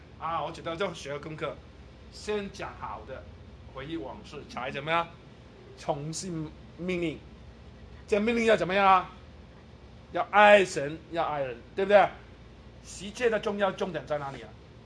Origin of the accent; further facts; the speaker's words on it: Guangdong, China; 我们广东人很喜欢说想当年啊，普通话有这句吗？